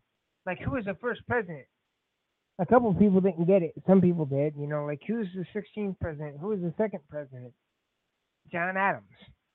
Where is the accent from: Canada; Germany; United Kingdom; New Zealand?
Canada; like I'm a Canadian